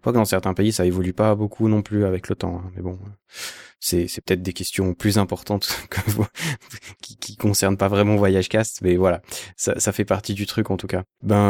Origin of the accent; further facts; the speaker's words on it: Bern, Switzerland; je viens de Berne, tu vois, où la première fois que j'ai été, enfin la fois où j'ai été à Delhi par exemple, je venais d'une ville de 14 000 habitants.